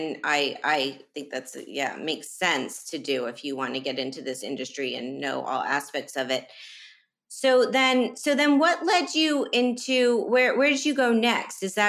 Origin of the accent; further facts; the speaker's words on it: Miami, Florida, United States; I mean, I was a teen growing up in Miami